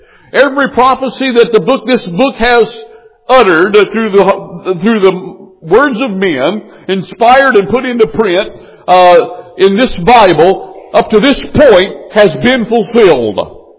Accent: Appalachia, United States; That's what I grew up on in Appalachia. And we just didn't have, we didn't grow sweet potatoes back there.

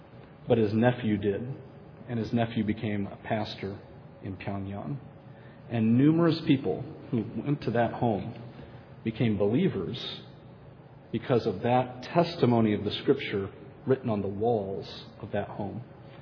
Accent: United States; Well, I like Americans. I'm American.

